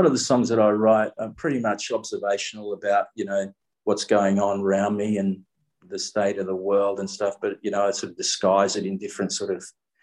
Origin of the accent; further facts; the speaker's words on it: Fremantle, Western Australia, Australia; It's a very big part of where I grew up here in Fremantle